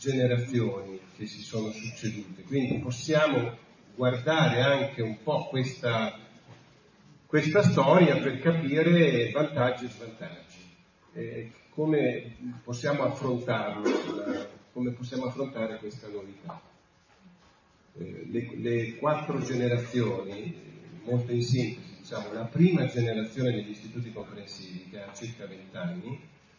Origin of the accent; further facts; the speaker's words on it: Forlì, Emilia-Romagna, Italy; Io vengo da Forlì